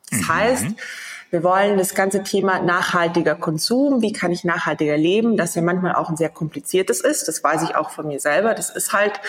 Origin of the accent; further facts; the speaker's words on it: Trentino-Alto Adige, Italy; now in Munich, Germany; Ich fange mal chronologisch an. Ich komme ursprünglich aus Südtirol, aus einem sehr kleinen Dorf. Okay. Und dann hat es mich aber fürs Studium in die weitere Welt verschlagen.